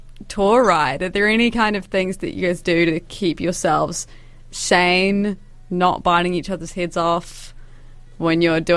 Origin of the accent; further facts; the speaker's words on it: Adelaide, South Australia, Australia; And I also told you that I am from Adelaide.